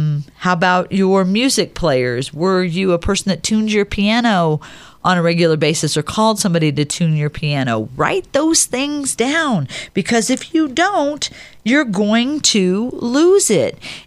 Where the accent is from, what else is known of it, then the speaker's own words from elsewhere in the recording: Ohio, United States; now in Denver, United States; I was born and raised a Bears fan because the NFL started in my hometown. I've lived here in Denver for 34 years.